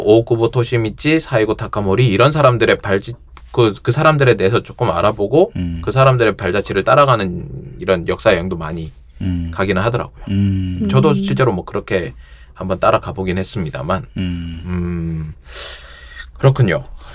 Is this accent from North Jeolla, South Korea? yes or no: no; Busan, South Korea; 저는 고향이 부산이다 보니까 부산에도 팥빙수집 유명한 데 있거든요.